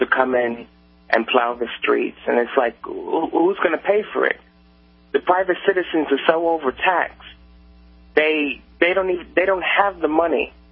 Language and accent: English; Queens, New York, United States; I'm from Queens